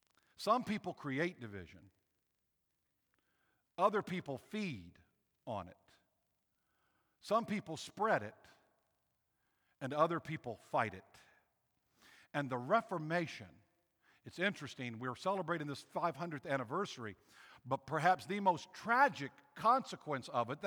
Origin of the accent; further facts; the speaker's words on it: Virginia, United States; also born or lived in Texas; Some of you know my story. I grew up over on the Eastern Shore, a little church of 100 people.